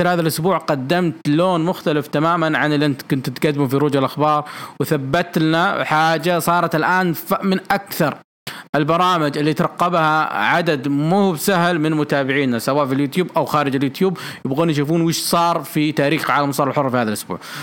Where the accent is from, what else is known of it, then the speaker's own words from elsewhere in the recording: Saudi Arabia; لمعارك بين النخب المثقفة عندنا في السعودية